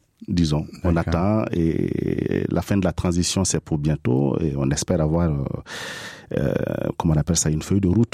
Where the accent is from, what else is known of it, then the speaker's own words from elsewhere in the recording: Burkina Faso; Voilà, et en tant que Burkinabé, il faut que j'y aille.